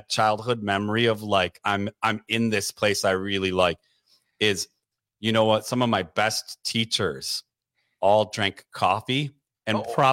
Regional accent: Detroit, Michigan, United States; growing up in Detroit by so many factories and some.

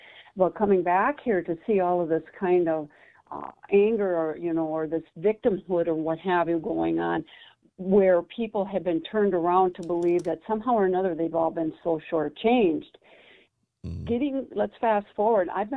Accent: Wausau, Wisconsin, United States; also born or lived in Milwaukee / Upper Peninsula of Michigan; Okay, I'm was born and raised in Wausau, Wisconsin. Lived in Rapids. Dad climbed the career ladder, wound up in Milwaukee.

